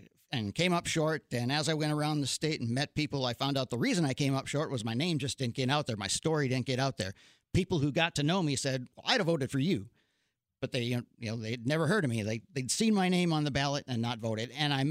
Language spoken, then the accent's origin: English; Velva, North Dakota, United States; Yeah, I grew up in Velva. I joined the Navy out of high school.